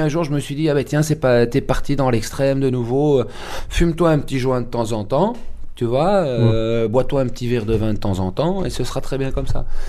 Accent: Waterloo, Wallonia, Belgium; alors que moi je venais de Waterloo, mon père était commissaire

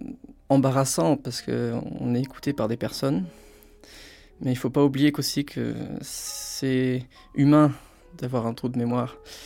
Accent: Saint-Malo, Brittany, France; also born or lived in Lyon / Paris; now in Cologne, Germany; Je suis né à Lyon et j'ai passé mes 5 premières années là-bas, avant de partir pendant 4 ans en Bretagne, à Saint-Malo. Puis ensuite, j'ai encore déménagé pour aller à Paris. J'étais un peu à cheval sur Paris et Saint-Malo

